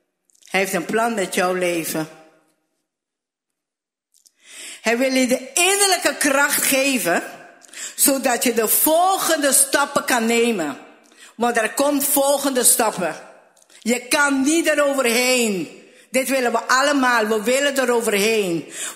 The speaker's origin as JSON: {"language": "Dutch", "country": "Aruba", "said": "Ik ben een Arubaan"}